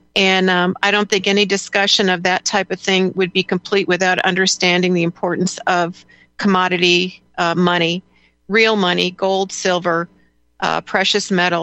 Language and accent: English; Midwest, United States; You know, I grew up in the Midwest.